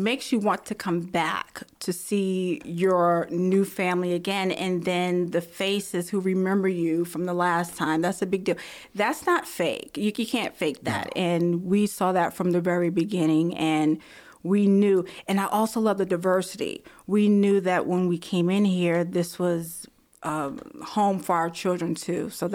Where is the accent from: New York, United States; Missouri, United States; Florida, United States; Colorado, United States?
New York, United States; Brooklyn; now in Virginia, United States; Born and raised in Brooklyn, New York, and came to Virginia over two decades ago